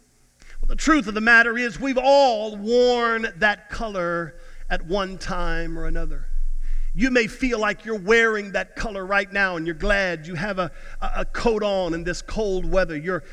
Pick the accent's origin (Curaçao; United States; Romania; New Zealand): United States; Texas; maybe it's just because we're from Texas and that doesn't happen very often.